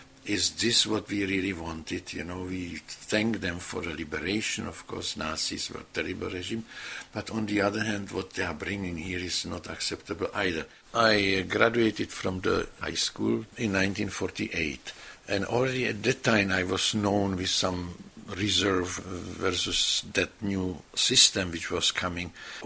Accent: Prague, Czechia; born there; English is a second language; But yes, I was born in Prague

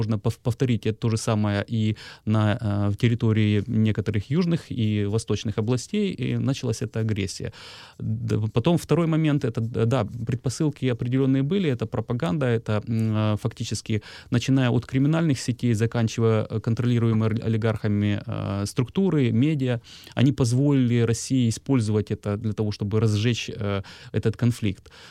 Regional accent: Donetsk, Donetsk Oblast, Ukraine; Я как дончанин могу сказать

